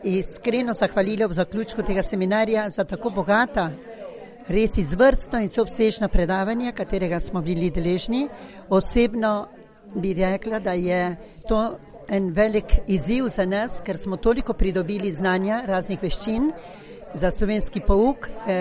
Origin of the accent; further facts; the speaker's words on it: Argentina; Res čutim se zelo Slovenko, v bistvu bi človek rekel celo življenje, sem se vzgajala in rasla v tem okolju slovenskem, čeprav v Argentini.